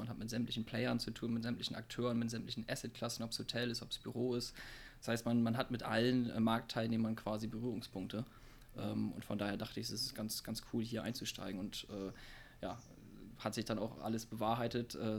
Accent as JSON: {"language": "German", "region": "Bremen", "country": "Germany", "said": "Ich komme ursprünglich aus Bremen und habe da eben auch BWL studiert"}